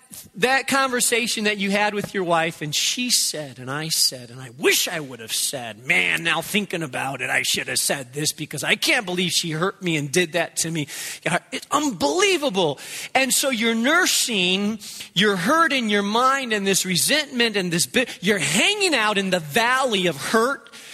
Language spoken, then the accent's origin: English; Spain; I grew up in Spain. I like strong coffee.